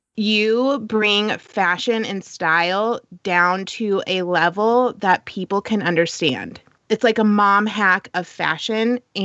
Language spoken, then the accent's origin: English; Edina, Minnesota, United States; born there; And then I found my birth certificate a couple years ago. It was Edina, which is like 45 minutes from St. Paul.